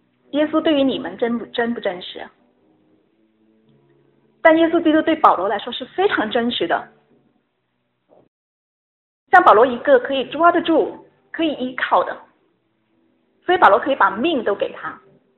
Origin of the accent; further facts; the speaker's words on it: China; 我是中国人